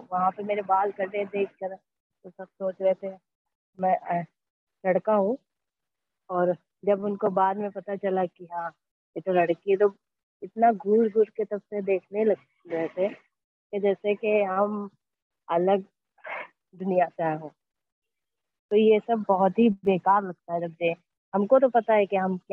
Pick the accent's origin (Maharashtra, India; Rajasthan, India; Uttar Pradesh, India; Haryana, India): Uttar Pradesh, India; Lucknow; and मैं लखनऊ से रहने वाला हूँ, लखनऊ का रहने वाला हूँ